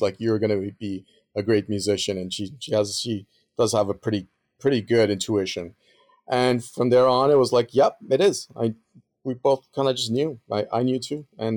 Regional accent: Andes, Venezuela; I grew up in the Andes Mountains of Venezuela.

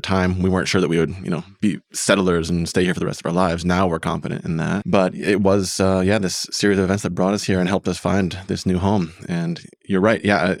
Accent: Connecticut, United States; moved away as an adult; now in Oregon, United States; I'm not an Oregonian. I am a transplant. I moved here from Connecticut almost 10 years ago now.

